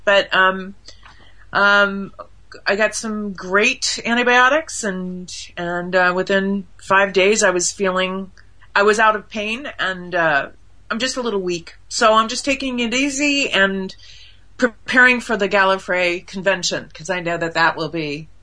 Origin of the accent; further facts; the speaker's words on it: United States; So, I didn't know anything as an American, but, turns out there's been a lot of like sort of almost like underground, fandom, for years and years and years in America.